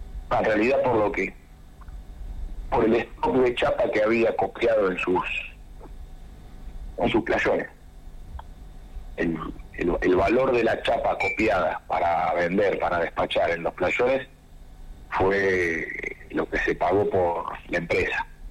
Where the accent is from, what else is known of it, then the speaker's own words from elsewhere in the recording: Argentina; Como los argentinos no manejamos nada